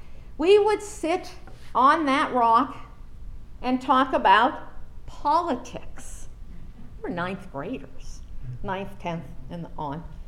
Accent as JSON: {"language": "English", "town": "Franklin", "region": "Pennsylvania", "country": "United States", "tie": "born or raised there", "said": "When I was in 9th grade, I met Karen, who had just moved to my hometown of Franklin, Pennsylvania."}